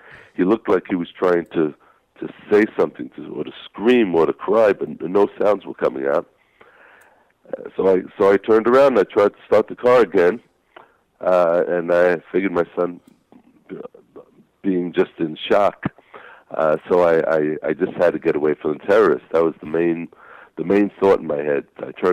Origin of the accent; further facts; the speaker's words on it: Brooklyn, New York, United States; now in Israel; I originally am from the United States. I grew up in the United States. And I grew up in a place called Brooklyn that you may have heard of.